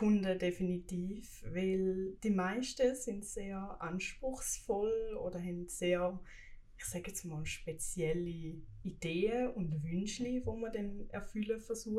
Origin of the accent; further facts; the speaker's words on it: Münchwilen, Thurgau, Switzerland; Ich komme aus dem Thurgau und genau in Münchwilen.